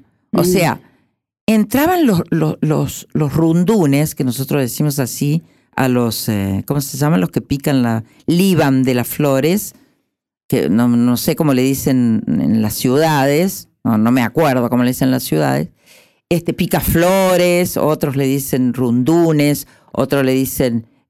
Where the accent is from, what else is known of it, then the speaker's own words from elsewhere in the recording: Córdoba, Argentina; born there; En el norte de Córdoba, sí. Y en donde yo nací